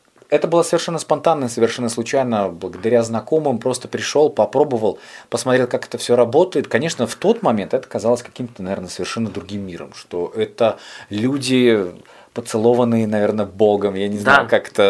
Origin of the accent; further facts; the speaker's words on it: Mogilev, Mogilev Region, Belarus; now in Minsk, Belarus; это было радио Могилев в моем родном городе